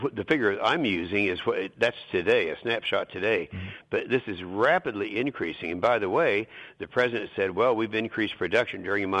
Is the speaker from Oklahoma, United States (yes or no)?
yes; Oklahoma, United States; and I'm the guy who should talk about this because I'm from Oklahoma. The first hydraulic fracturing to take place anywhere in the world was in my state of Oklahoma in 1949